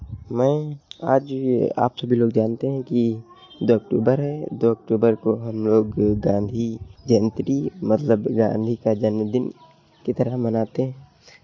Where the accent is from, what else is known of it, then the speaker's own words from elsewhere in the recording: Barabanki, Uttar Pradesh, India; मैं बाराबंकी से हूँ।